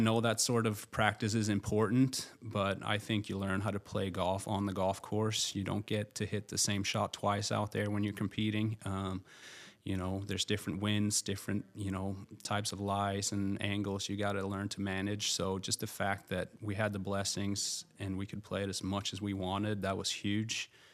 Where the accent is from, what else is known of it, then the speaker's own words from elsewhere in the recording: Sweden; English is a second language; his coaching style was different than what I was used to from Sweden, but it was something I needed for me.